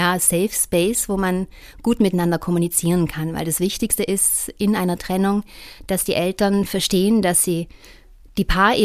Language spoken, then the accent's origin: German; Welschnofen, Trentino-Alto Adige, Italy; der aus meinem Heimatdorf Welschnofen kommt. Also es ist ganz lustig, dass da auch so eine Südtirol-Kombo ist